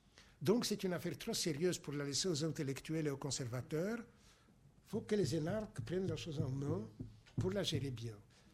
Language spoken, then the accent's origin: French; Poland; mais pour mon pays natal, pour la Pologne, ça vaut aussi